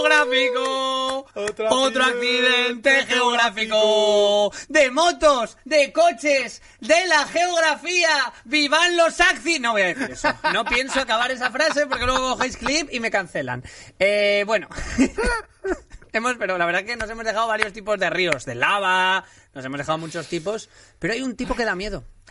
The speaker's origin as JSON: {"language": "Spanish", "town": "Madrid", "region": "Community of Madrid", "country": "Spain", "said": "Sí, pero porque insisto, somos madrileños."}